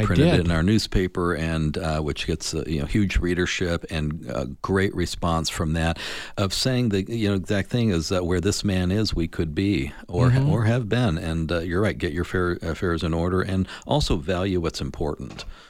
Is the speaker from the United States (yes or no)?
yes; Mesa, Arizona, United States; I'm from Mesa, and I saw them revitalize downtown and do a good job with it.